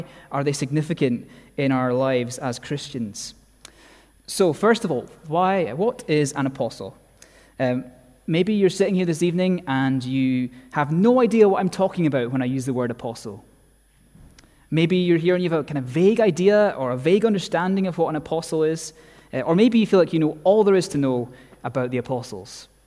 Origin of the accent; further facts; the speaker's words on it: Scotland, United Kingdom; Being Scottish, we struggle to talk about our own abilities, our own gifts.